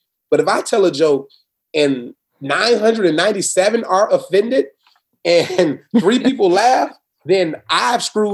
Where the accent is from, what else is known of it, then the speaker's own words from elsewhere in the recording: Naples, Florida, United States; Yeah, born and raised in Florida. Never want to leave it. I hope and pray that I can handle all my business out of Naples, Florida.